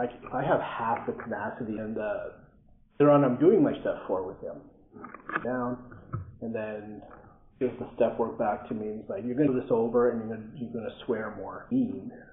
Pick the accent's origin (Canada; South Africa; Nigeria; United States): Canada; Ottawa, Ontario; I am from Ottawa, Ontario. In OA since 2000.